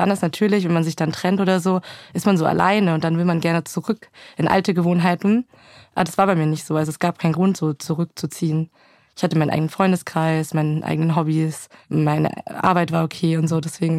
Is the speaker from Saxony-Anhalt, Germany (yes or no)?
no; Pegnitz, Bavaria, Germany; es ist eine sehr kleine Stadt. Ich hoffe, die Leute sind da jetzt nicht diskriminiert, aber es ist eine Stadt, die heißt Pegnitz.